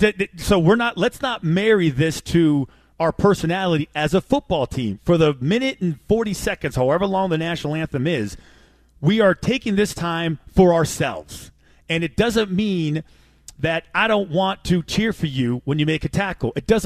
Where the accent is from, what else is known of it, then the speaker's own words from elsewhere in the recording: the West, United States; You grew up in the South. I grew up on the West.